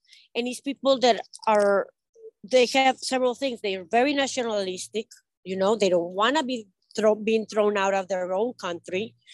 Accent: Ciudad Juárez, Chihuahua, Mexico; he started the first hospital in Juarez, my hometown in Mexico.

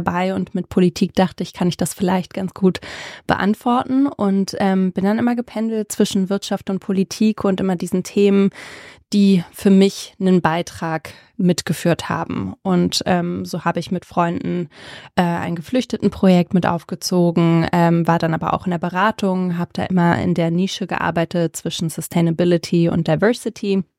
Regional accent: Berlin, Germany; Ich bin gebürtige Berlinerin mit kroatischen Wurzeln, bin hier mit einer alleinerziehenden kroatischen Mama aufgewachsen in Nordberlin und bin hier zur Schule gegangen

